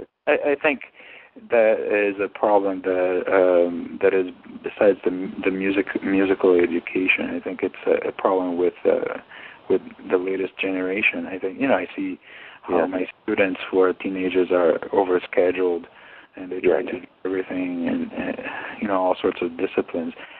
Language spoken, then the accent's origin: English; Italy; English is a second language; I started actually quite late. I was 12 years old, and it's rather common in Italy